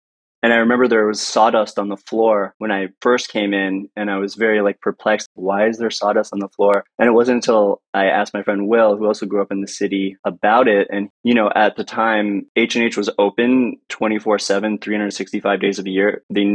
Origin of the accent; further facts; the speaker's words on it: New York City, New York, United States; I was born and raised in New York City, so there was a personal attachment to the brand